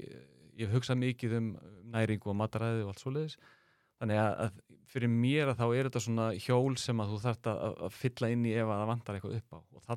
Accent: Grindavík, Southern Peninsula, Iceland; ég hugsaði tilbaka alast upp í Grindavík

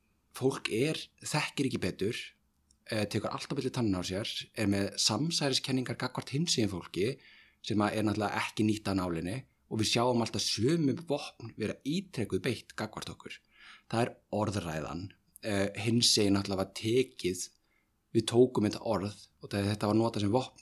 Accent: Akranes, Western Region, Iceland; Og það að nú ég, samkennuðu maður, kem frá Akranesi, það ekki einasti hinsegin einstaklingur í kringum mig.

